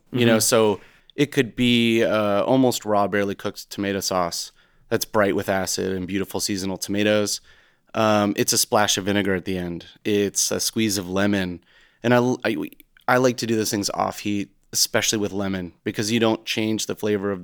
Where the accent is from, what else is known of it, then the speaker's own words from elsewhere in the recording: United States; And especially as an American, I can't speak to Italian authenticity.